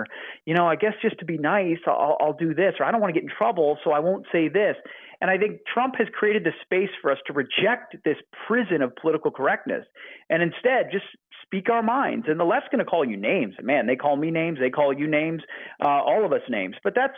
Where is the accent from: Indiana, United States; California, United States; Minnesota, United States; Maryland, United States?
Minnesota, United States; I'm from Minnesota originally.